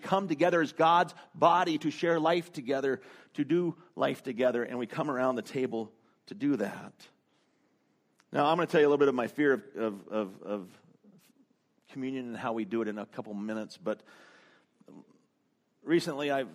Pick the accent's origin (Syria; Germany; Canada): Canada; now in Raleigh, United States; we're from Canada, you're from Detroit, you're from Georgia, and we're all now in Raleigh, North Carolina.